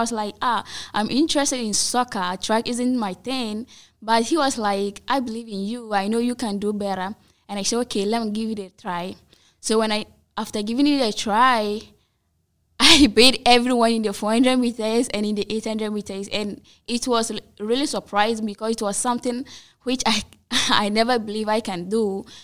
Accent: Sandema, Upper East, Ghana; and I'm from Sandama, from the Upper East region, which is in Ghana.

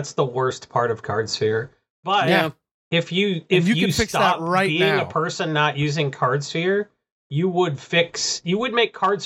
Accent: United States; and I'm from America where like all the dumb jocks make fun of hockey fans.

